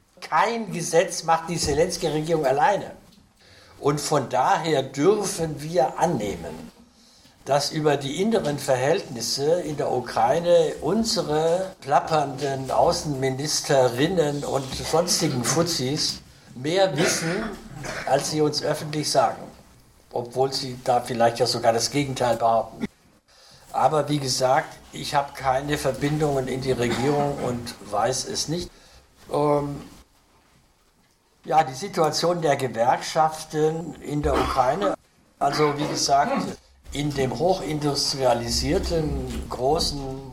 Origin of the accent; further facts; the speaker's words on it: Cologne, North Rhine-Westphalia, Germany; Ich als Kölner würde sagen, ich weiß es nicht.